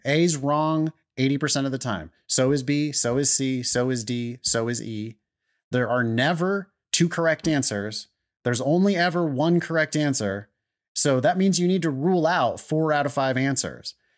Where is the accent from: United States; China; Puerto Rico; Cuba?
China; first language Mandarin Chinese; English is a second language; English is not my native language. I was born and raised in China. My native language is Mandarin Chinese.